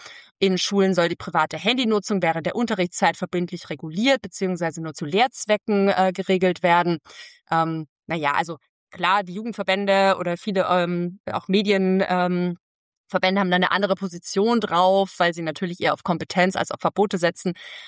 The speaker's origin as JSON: {"language": "German", "region": "Baden-Württemberg", "country": "Germany", "said": "aber auch in meinem Heimatbundesland Baden-Württemberg"}